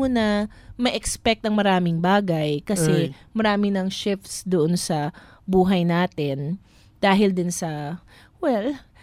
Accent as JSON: {"language": "Tagalog", "town": "Malabon", "region": "Metro Manila", "country": "Philippines", "said": "ay, ina-expect mo naman, taga-Malabon kami"}